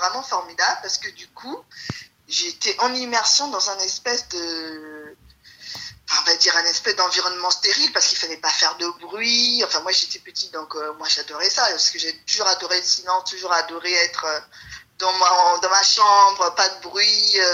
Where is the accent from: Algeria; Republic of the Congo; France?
Republic of the Congo; Brazzaville; also born or lived in Pointe-Noire; Alors moi j'ai grandi au Congo à Brazzaville, en Brazzaville et Pointe-Noire, c'est un petit pays à côté du l'ex-Zaïre pour ceux qui veulent se situer où ça se trouve.